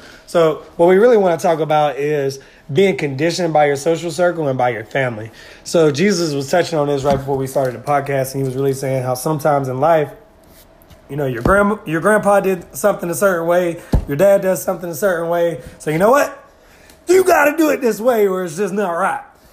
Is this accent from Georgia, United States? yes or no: yes; Claxton, Georgia, United States; also born or lived in Reesville; growing up with my family, growing up in Claxton, growing up in a small town, and how that can condition you to have a small mind.